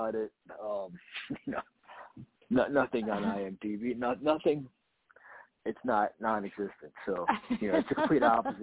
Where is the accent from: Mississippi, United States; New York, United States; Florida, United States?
Florida, United States; I grew up in South Florida, so just my entire family is from the Ohio area.